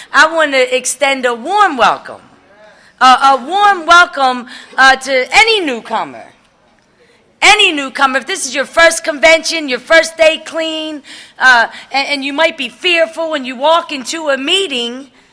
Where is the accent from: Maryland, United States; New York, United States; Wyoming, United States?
Maryland, United States; Baltimore; And I'm from the Baltimore area.